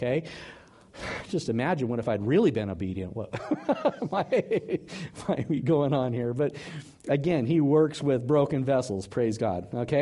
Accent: Philippines; moved away as an adult; We came here from the Philippines 6 years ago, and we started a Bible study in our front yard.

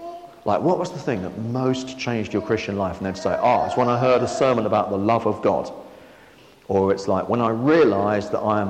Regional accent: Harlow, East of England, United Kingdom; We've been in Wood for 27 years. We've been married for 30 years. I was born and brought up in Harlow, so I'm a local to the area I'm still working in, really. It's not that far away.

